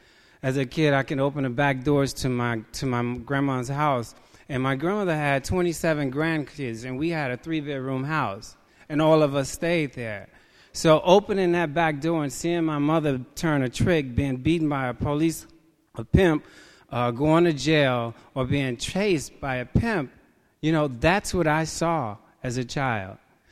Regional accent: Chicago, Illinois, United States; I'm here from Chicago. I do have a home group back in Chicago

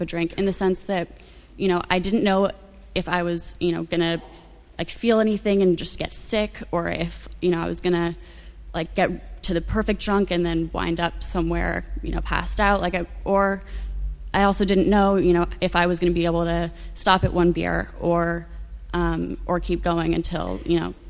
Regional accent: Berkeley, California, United States; I'm from Northern California. I grew up in Berkeley, and from a pretty young age, I was always a really shy little kid

